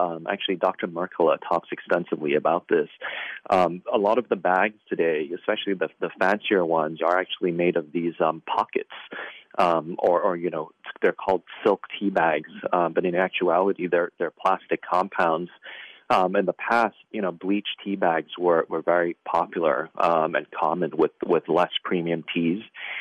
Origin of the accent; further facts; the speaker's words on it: Hong Kong; So I grew up in Hong Kong and was really immersed in a tea culture